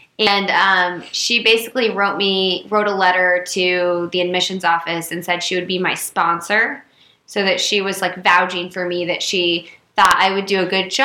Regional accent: Bloomington, Indiana, United States; Okay, so we both went to IU. I grew up in Bloomington

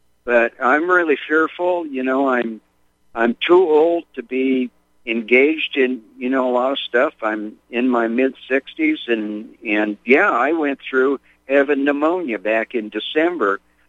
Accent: Minnesota, United States; originally I'm from Minnesota, and I feel really bad for a lot of people in Minnesota

